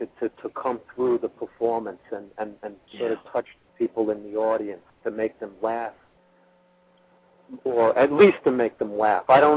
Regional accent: Bronx, New York, United States; John was from Brooklyn, I'm from the Bronx, Mike was from, you know, Jersey City. We all were like Irish Catholic

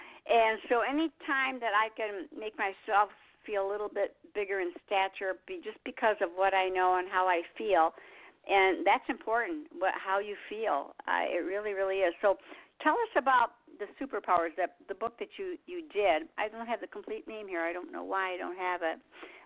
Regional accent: Michigan, United States; moved away; I came from Michigan, so, you know, I don't want to go back there. I don't need the land of ice and snow.

